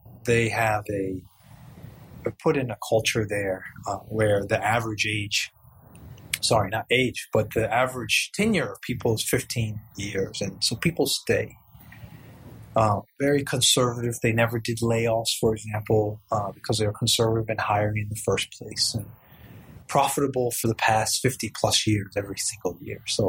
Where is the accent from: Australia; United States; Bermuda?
United States; New York; moved away as an adult; now in Singapore; I was born in New York, worked in New York, school in New York, everything in New York, and then came to Singapore.